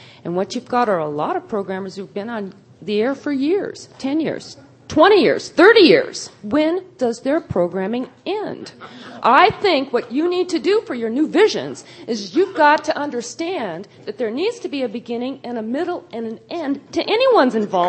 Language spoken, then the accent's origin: English; Los Angeles, California, United States; I'm from the Los Angeles area, and thank you for the discussion.